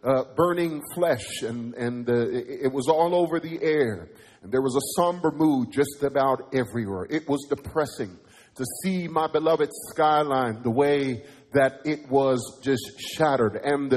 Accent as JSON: {"language": "English", "town": "New York City", "region": "New York", "country": "United States", "tie": "born or raised there", "said": "That's why, as a New Yorker, raised in the city of New York from the time I was 5 years old"}